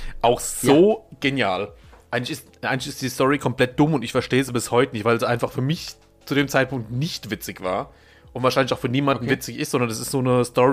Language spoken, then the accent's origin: German; Bavaria, Germany; Bei uns in Unafranke sind die grün.